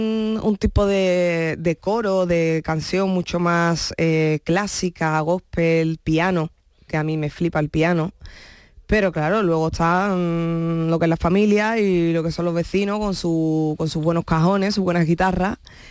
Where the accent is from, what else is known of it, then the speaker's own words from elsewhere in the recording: Jerez de la Frontera, Andalusia, Spain; born there; Sí, pero hubiera seguido naciendo en Andalucía. Eso seguro.